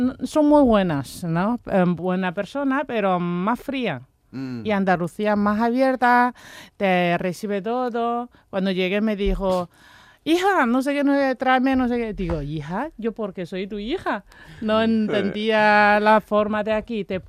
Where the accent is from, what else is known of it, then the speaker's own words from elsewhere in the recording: Guizhou, China; born there; Spanish is a second language; yo donde nací no está en Cantón, se llama Cuicho, es, sí, una provincia llena de montañas y mucha etnia.